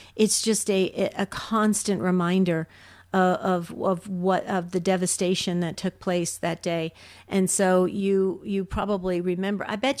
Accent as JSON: {"language": "English", "region": "New Jersey", "country": "United States", "tie": "born or raised there", "also_born_or_lived": "Arizona", "moved": "as an adult", "said": "Remember, I came from New Jersey, was raised in New Jersey, but then I moved to Arizona when I went to college."}